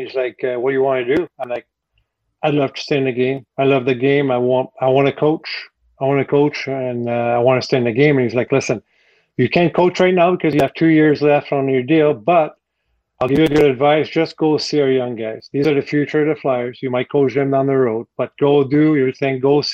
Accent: France; accent: French; English is a second language; now in United States; I can't get rid of my French accent. I don't know why it's still there after 27 years of being in the States

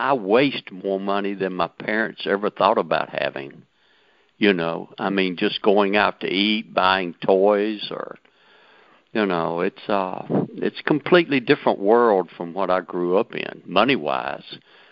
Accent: Mississippi, United States; I grew up in Mississippi.

